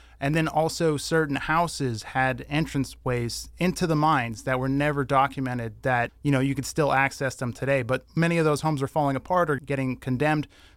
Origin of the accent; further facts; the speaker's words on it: Hazleton, Pennsylvania, United States; basically growing up around the Hazleton area, I always heard of this hidden city below Hazleton